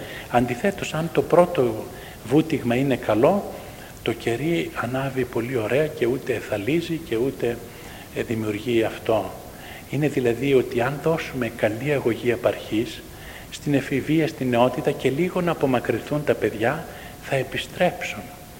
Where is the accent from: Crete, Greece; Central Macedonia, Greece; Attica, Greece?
Attica, Greece; Athens; Μεγαλώσαμε στην Αθήνα και ήμασταν 6 αδέλφια.